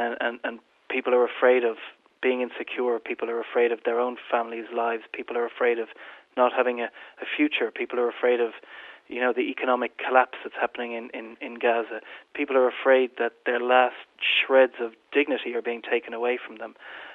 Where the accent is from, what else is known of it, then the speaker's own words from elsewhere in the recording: Ireland; I'm an Irish person. I was fortunate enough to not live in Northern Ireland and not to have to grow up in the worst part of the Troubles.